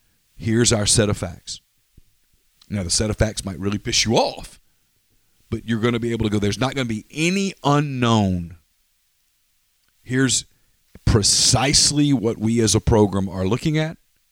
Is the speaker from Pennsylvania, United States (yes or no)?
no; Louisiana, United States; I'm a Louisiana boy. I grew up in Louisiana.